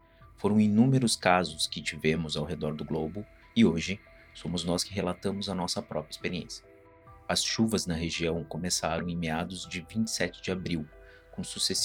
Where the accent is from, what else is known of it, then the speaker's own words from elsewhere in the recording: Canoas, Rio Grande do Sul, Brazil; Se vocês não sabem, eu sou de Canoas, um município que teve mais de 60% do seu território alagado.